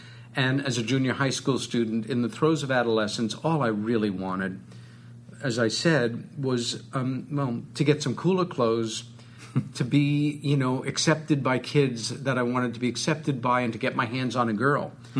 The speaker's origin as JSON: {"language": "English", "region": "New York", "country": "United States", "tie": "born or raised there", "said": "from the property of our home growing up on Long Island."}